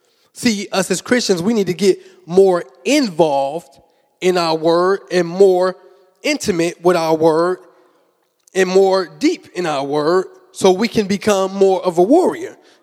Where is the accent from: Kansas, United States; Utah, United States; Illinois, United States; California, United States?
Illinois, United States; Chicago; So I come from the streets, though. I'm from Chicago, Illinois. I was Southside Wild Hunters.